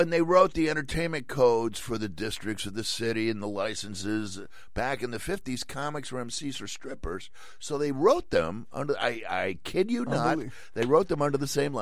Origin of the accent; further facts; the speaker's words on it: Milwaukee, Wisconsin, United States; now in San Francisco, United States; So I came to San Francisco. Chicago already had an attitude about me because I was from Milwaukee, and that would have persisted.